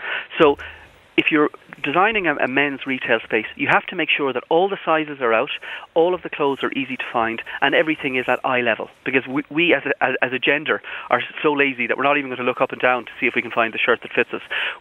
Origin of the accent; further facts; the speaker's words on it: Galway, Connacht, Ireland; I'm from the country, I'm from Galway like yourself